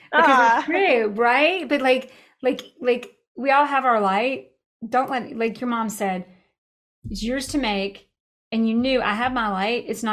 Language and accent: English; United States; I'm American, but like the ethnicity or the whatever, like it ain't happening.